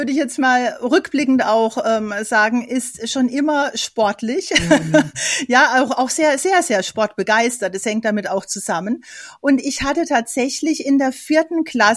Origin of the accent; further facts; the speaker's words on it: Karlsruhe, Baden-Württemberg, Germany; also ich komme ja aus Karlsruhe